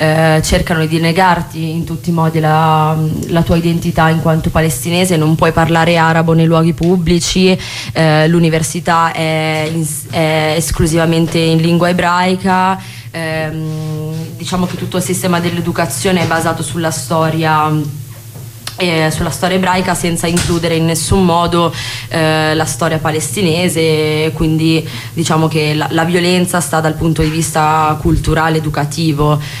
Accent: Milan, Lombardy, Italy; essendo nata e cresciuta in Italia vivo proprio a livello emotivo molto forte questo, anche il privilegio dell'essere nata e cresciuta poi in una città come Milano, una città molto ricca

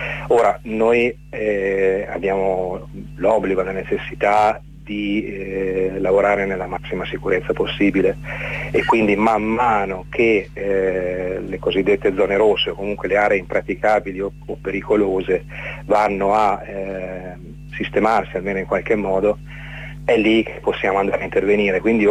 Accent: Parma, Emilia-Romagna, Italy; io sono di Parma, ci è capitato qua vicino a Lentigione nel 2017

